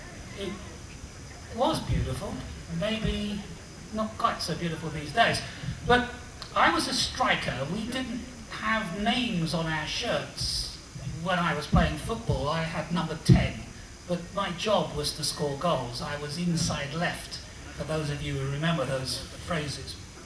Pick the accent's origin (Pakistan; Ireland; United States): Ireland; accent: English; I'm an Irish national. I speak like I'm English.